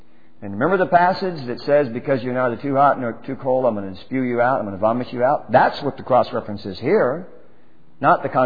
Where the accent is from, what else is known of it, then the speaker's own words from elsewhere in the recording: United States; And I'm an American. I mean, I'm a patriot and everything.